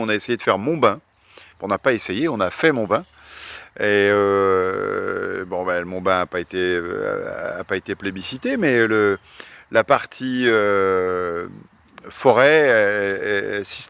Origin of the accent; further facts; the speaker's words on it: French Guiana, France; On est Guyanais, on est en Guyane, on a tout en Guyane.